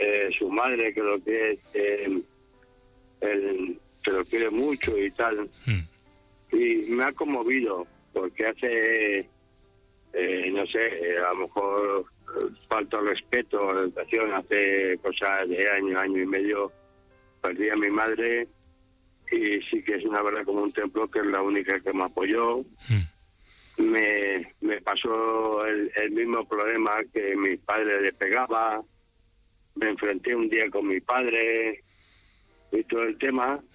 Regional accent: Castellón, Valencian Community, Spain; Yo soy de Castellón.

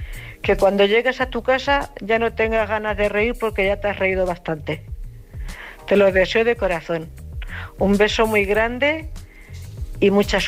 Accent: Cuenca, Castilla-La Mancha, Spain; también castellano manchega como ella, de Cuenca.

